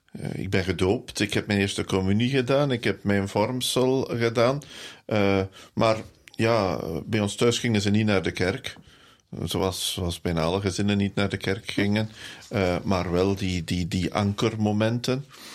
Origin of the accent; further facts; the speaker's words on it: Nederhasselt, East Flanders, Belgium; also born or lived in Ninove; Goh, ik ben een Ninoviter. Ik ben geboren in Ninove, maar opgegroeid in Nederasselt bij Ninove, een klein dorpje daarnaast. En ik ben de oudste van een gezin van 2. Ik scheel 6 jaar met mijn broer.